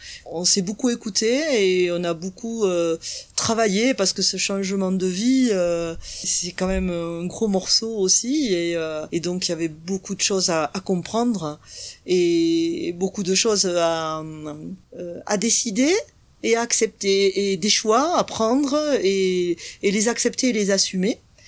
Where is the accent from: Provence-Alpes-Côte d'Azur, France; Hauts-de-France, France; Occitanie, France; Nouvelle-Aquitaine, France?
Occitanie, France; now in Ely, France; j'ai 60 ans et j'habite à Ely, en Ariège, depuis 2003. Je suis originaire du Lot.